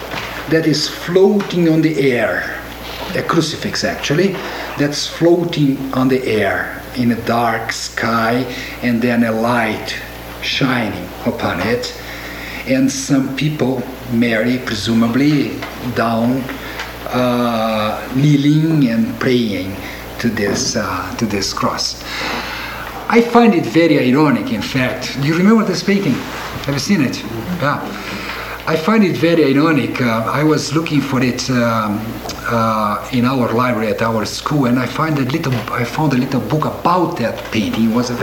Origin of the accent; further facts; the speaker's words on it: Brazil; English is a second language; now in Chicago, United States; I'm from Brazil, and I have been teaching for the last years theology at the Lutheran School of Theology at Chicago.